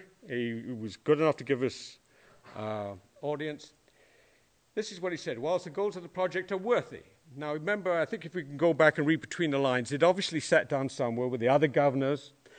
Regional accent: Scotland, United Kingdom; moved away as an adult; now in United States; As a Scotsman, I love this country. I'm American now. Because back in Scotland, I couldn't do this.

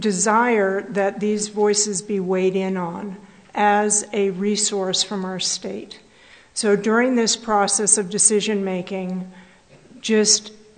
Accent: Deerfield, New Hampshire, United States; I'm from Deerfield, and I am opposed to the Northern Pass project.

